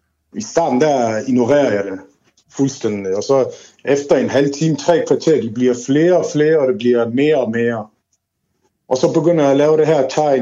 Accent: Aarhus, Central Denmark Region, Denmark; born there; now in Odense, Denmark; Det ene, det er AGF, fordi jeg er født i Aarhus, og så følger jeg med OB, fordi jeg bor i Odense

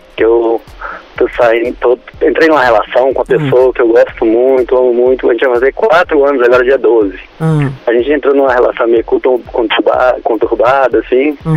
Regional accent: Belo Horizonte, Minas Gerais, Brazil; Eu sou de BH.

